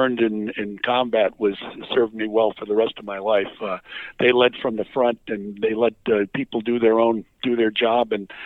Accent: New England, United States; I was born and raised in New England.

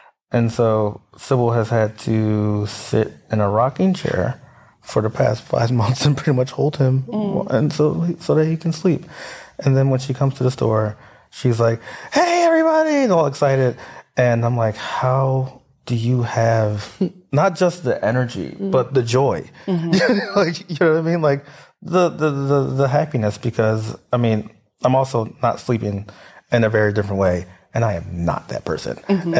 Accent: Germantown, United States; So growing up in Germantown, there was a honeysuckle bush that grew along the side of my house.

